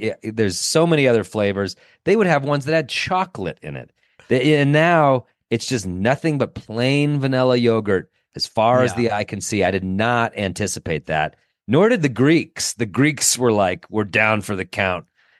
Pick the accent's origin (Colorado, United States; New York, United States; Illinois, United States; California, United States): Colorado, United States; Denver; I'm from Denver.